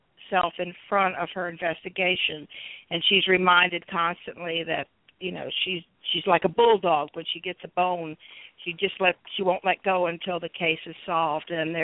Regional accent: Maitland, Florida, United States; My hometown is in Maitland, Florida

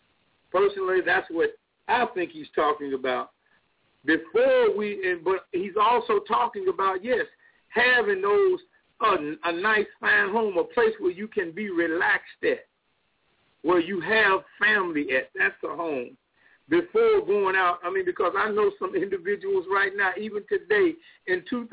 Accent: East St. Louis, Illinois, United States; growing up in East St. Louis, Illinois, when you went to the store or the confectionery, as we called it back then.

